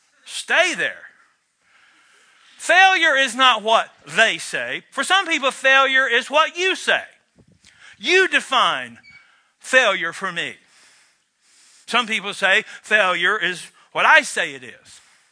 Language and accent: English; United States; I'm a bubba from Barron County.